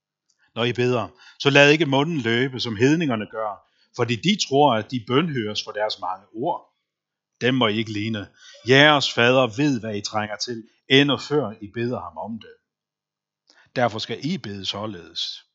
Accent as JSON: {"language": "Danish", "country": "Faroe Islands", "tie": "born or raised there", "said": "som I nok har bemærket. Jeg kommer oprindeligt fra Færøerne, opvokset i sådan en forholdsvis almindelig værtslig færøsk familie."}